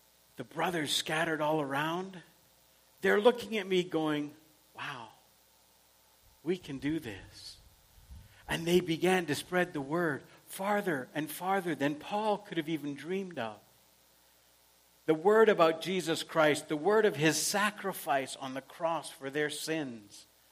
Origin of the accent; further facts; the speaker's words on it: Canada; I'm a Canadian. I have freedom of speech.